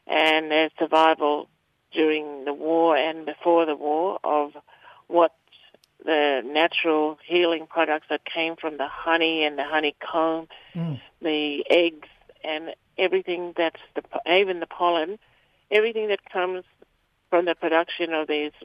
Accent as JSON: {"language": "English", "town": "Broome", "region": "Western Australia", "country": "Australia", "said": "from Broome, Western Australia."}